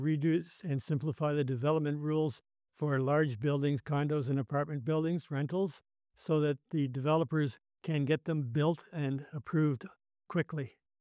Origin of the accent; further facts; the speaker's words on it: Calgary, Alberta, Canada; moved away as an adult; now in Hamilton, Canada; I moved to Hamilton in 2021, and I came from Calgary, where I had spent 40 years there.